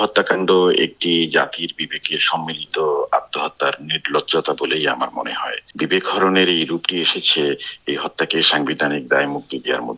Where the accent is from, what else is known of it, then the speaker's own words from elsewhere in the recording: Bangladesh; আমি তো বাংলাদেশে জন্ম হওয়া একটি ছেলে, সেই সমাজেই আমি বড় হয়েছি